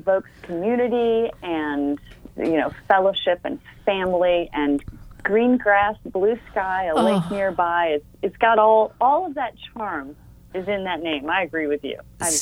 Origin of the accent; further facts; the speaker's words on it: East Lansing, Michigan, United States; I'm from East Lansing.